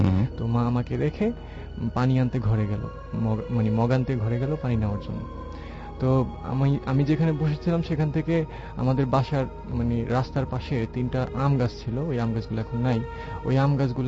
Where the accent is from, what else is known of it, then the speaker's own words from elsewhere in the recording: Narayanganj, Dhaka Division, Bangladesh; আমি নারায়ণগঞ্জ থেকে এসেছি।